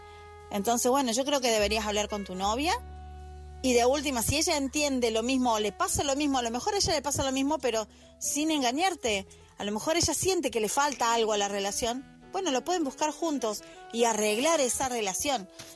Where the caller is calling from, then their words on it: Argentina; es de Argentina.